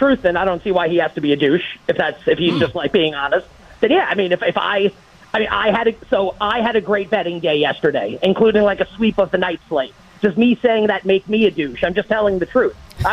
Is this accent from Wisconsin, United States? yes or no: no; Queens, New York, United States; I'm from Queens. I grew up about 10 minutes from St. John's, so like I obviously like I love this story.